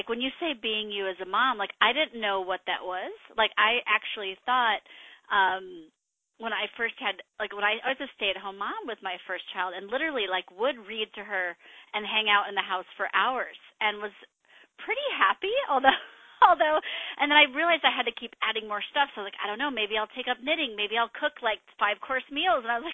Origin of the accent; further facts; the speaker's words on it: Midwest, United States; Cause I know I was so ingrained in, like, I grew up in the Midwest.